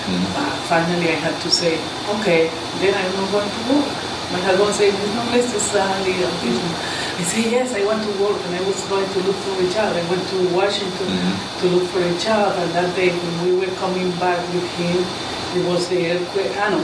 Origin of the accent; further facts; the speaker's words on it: Colombia; my husband works with the Foreign Service. I met him in Spain. I'm from Colombia.